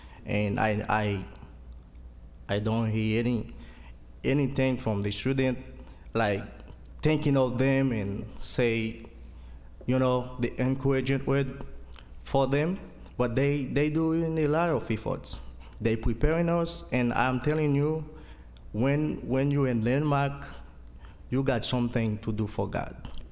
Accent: Haiti; English is a second language; First of all, I want to apologize for my accent because I'm from Haiti.

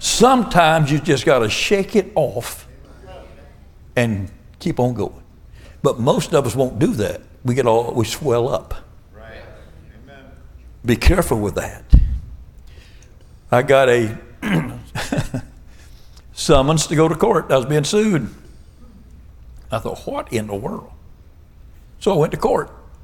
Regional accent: Florida, United States; I'm from Florida. In Florida, we're not a socialist state yet.

